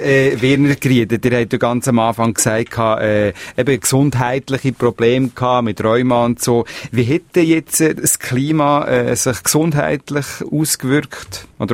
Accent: Switzerland

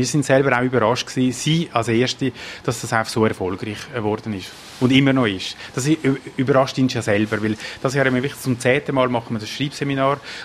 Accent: Ticino, Switzerland; Also ich bin in Tessin aufgewachsen und für mich ist das Tessin eigentlich meine Heimat.

